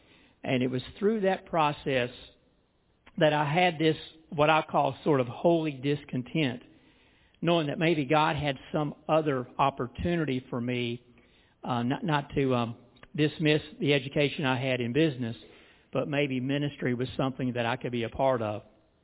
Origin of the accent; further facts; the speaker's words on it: Hermitage, Tennessee, United States; A little background on me, I grew up in Hermitage, Tennessee